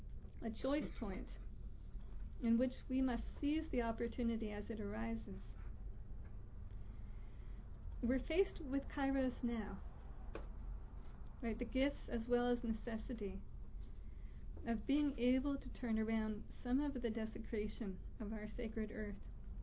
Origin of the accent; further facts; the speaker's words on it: Boston, Massachusetts, United States; Now, you know, I'm just from Boston, you know, so our seasons are very distinct.